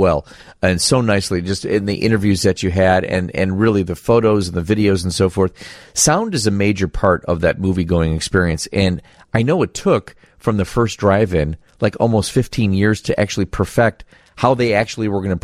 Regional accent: Loves Park, Illinois, United States; I grew up in Loves Park, Illinois during the late 50s and 60s. We lived two blocks from the River Lane Outdoor Theater.

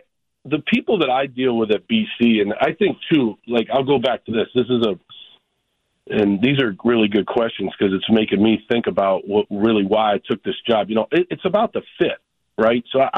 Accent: Boston, Massachusetts, United States; I'm from Boston, or I'm from Massachusetts.

